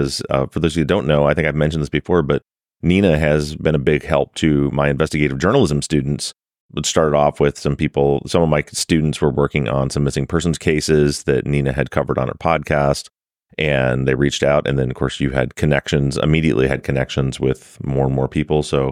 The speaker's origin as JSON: {"language": "English", "region": "Michigan", "country": "United States", "said": "especially we're both from Michigan. Here in Michigan"}